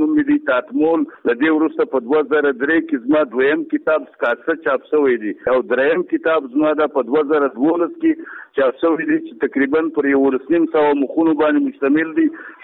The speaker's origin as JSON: {"language": "Pashto", "town": "Chaman", "region": "Balochistan", "country": "Pakistan", "tie": "born or raised there", "lives_now": "Quetta, Pakistan", "said": "موږ چمن ته راکډه شوي یو. بیا د هغه وخت په چمن کې اوسېدلو تقریبا تر ډېره پورې اوسم. مطلب زما ټاټوبی چې دی چمن دی خو دا وخت یې په کوټه کې اوسې."}